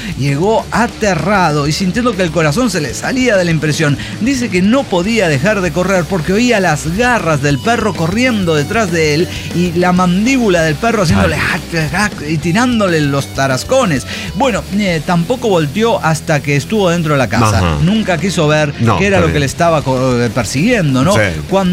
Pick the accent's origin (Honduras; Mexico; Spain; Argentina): Argentina; Esquel, Chubut; cuando vivía en mi ciudad natal, Esquel, en la provincia del Chubut